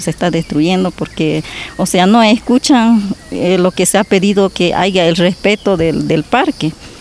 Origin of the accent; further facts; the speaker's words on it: Bolivia; Yo soy del Tipni, del Parque Isidoro Sécure, de la comunidad Santísima Trinidad.